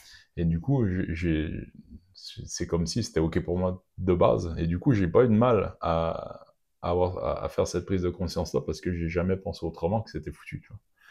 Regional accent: Quebec, Canada; parce que j'ai grandi au Québec pendant la guerre froide

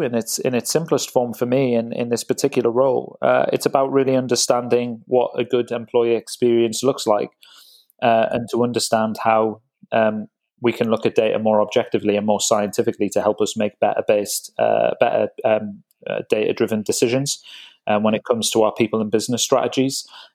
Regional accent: North East England, United Kingdom; But yeah, born and bred in the Northeast.

